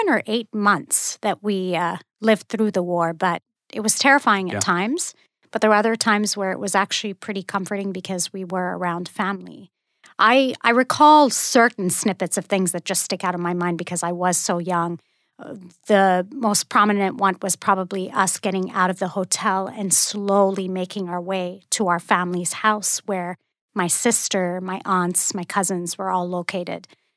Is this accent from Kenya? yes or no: no; Bahrain; moved away as an adult; also born or lived in Kuwait; now in United States; So I was born in Kuwait, but actually raised on the island of Bahrain or the Kingdom of Bahrain. I did finish out high school in Kuwait and then moved to the U.S. for college. So I've been here for about 17 years now.